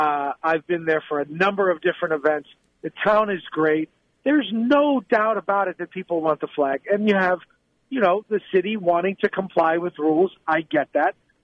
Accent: Beirut, Beirut Governorate, Lebanon; now in United States; I'm an immigrant from Beirut, Lebanon, to this country.

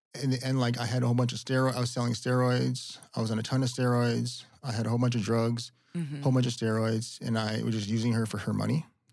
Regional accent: California, United States; also born or lived in Los Angeles; No, I was in the Bay Area. Then when I was 18, I came

